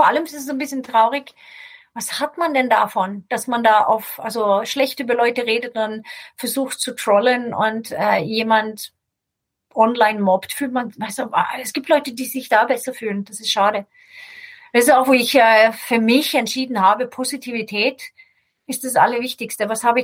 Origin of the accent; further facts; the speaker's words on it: Sweden; German is a second language; Aber ich bin ja schwedisch verdrahtet im Gehirn, also wirklich nur rein grammatikalisch.